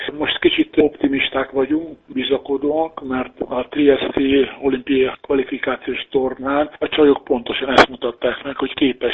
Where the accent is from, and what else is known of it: Hungary